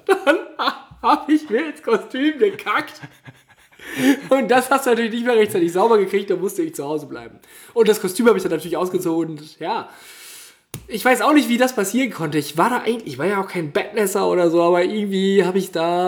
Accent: Northern Germany, Germany; Ich bin Norddeutscher

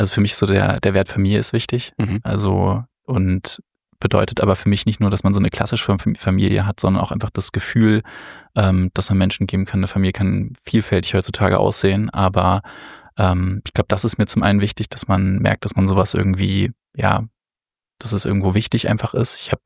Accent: Göttingen, Lower Saxony, Germany; so bin ich halt im Endeffekt groß geworden, habe dort in Göttingen mein Abitur gemacht

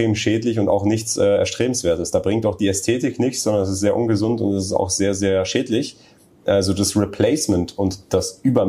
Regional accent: United States; dann muss man sich einfach als Amerikaner, weil wir wählen sowieso nicht, die Frage stellen

